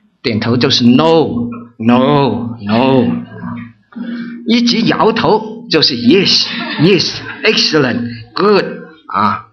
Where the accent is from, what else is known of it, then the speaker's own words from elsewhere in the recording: Hong Kong; Chinese is a second language; 在香港啊，我的普通话又这么普通，你们都知道我是香港来的。